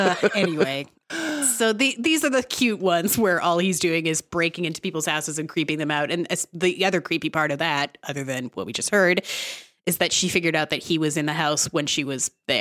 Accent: Canada; moved away as an adult; now in United States; I mean, my accent is bad also from living in America for 10 years, and I've lived all over Canada as well. Like, it's not placeable, but everyone in Canada does not talk like this guy. We don't all say A.

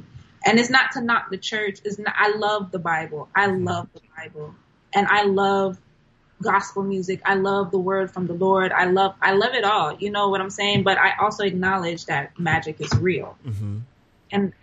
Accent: Florida, United States; You know, I'm a Florida girl through and through. I love my whole town.

